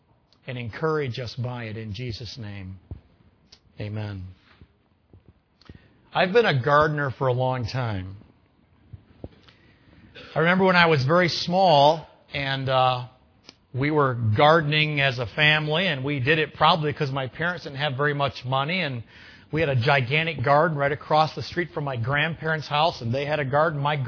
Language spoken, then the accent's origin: English; Pennsylvania, United States; also born or lived in Minnesota, United States; when we lived in Minnesota, I grew up in Pennsylvania, we lived in Minnesota